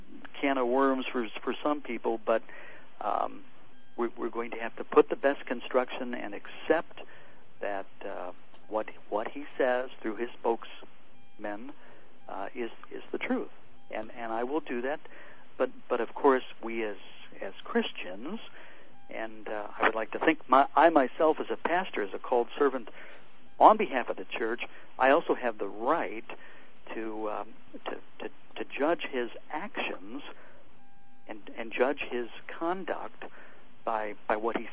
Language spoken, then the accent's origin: English; Missouri, United States; born there; I was born in Missouri. You know, so people look at me and say, well, he's a Missourian. Well, in actuality, I live in Michigan right now.